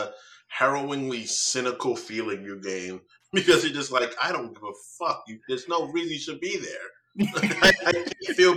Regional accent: New York City, New York, United States; That's Central Park for you right there. As a New Yorker, that is just when it gets to nighttime, just don't be at Central Park.

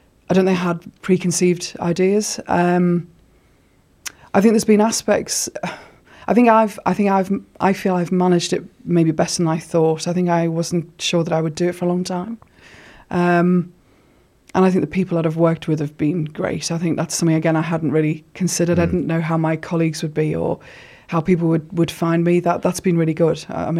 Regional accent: Liverpool, North West England, United Kingdom; moved away as an adult; now in London, United Kingdom; So Liverpool originally. Oh, okay. Yeah. Was there for 19 years. Yeah, moved down to London to do my nurse training when I was 19.

